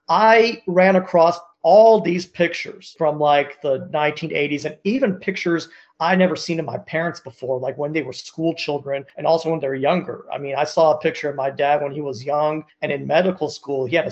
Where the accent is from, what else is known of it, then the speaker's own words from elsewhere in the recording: Georgia, United States; And I was born in 1980. I grew up in Southeast Georgia, and that's where the predominant amount of my childhood was spent.